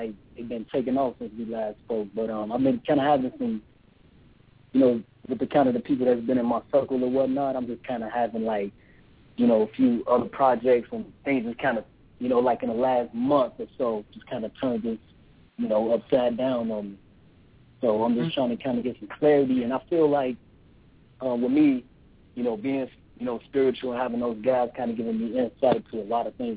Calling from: Los Angeles, California, United States; from L.A.

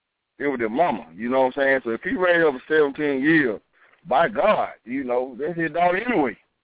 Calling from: Chicago, Illinois, United States; calling from Chicago, Illinois.

